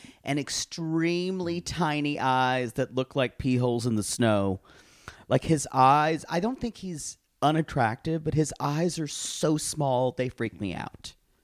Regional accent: Missouri, United States; I'm a therapist from Missouri.

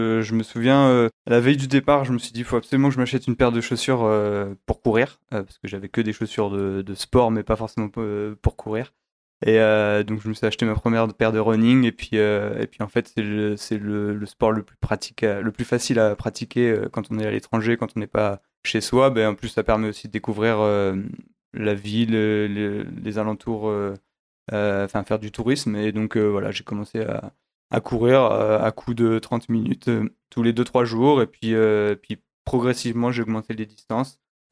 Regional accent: Normandy, France; je suis originaire de Normandie, donc un petit village à côté de Cherbourg. Donc je suis né et j'ai grandi à côté de la mer.

